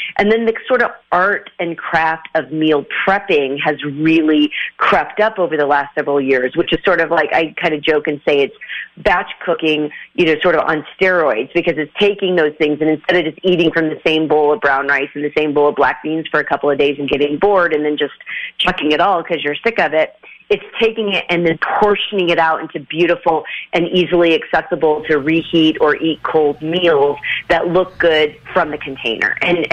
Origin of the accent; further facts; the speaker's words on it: Midwest, United States; I'm from the Midwest in the United States.